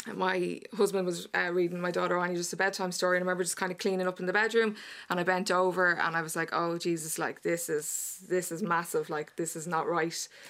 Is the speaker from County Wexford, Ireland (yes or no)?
no; Rathfarnham, County Dublin, Ireland; So prior to that, I lived in Fir House for about 12 years, and I'm actually from Rockbrook in Rathfarnham originally.